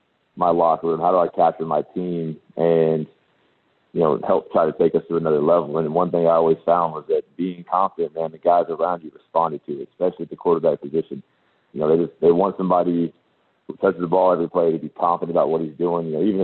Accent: United States; You know, being American, being up here, but having a voice

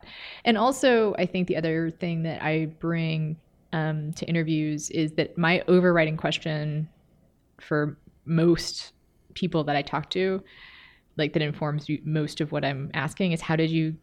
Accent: Texas, United States; And I'm from Texas and I know what that is

